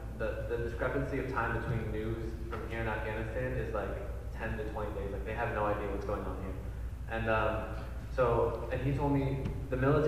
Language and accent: English; Virginia, United States; But like, I know an imam back home from, I come from Virginia